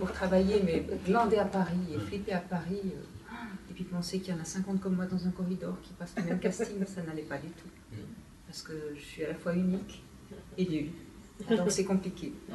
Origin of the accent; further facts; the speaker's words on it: Valais, Switzerland; Moi, je viens du Valais, toi aussi.